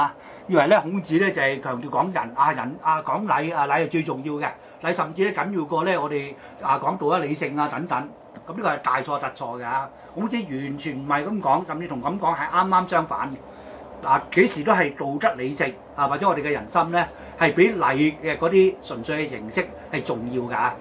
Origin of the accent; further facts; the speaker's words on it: China; 我用一個我哋中國人好容易了解嘅例子啦。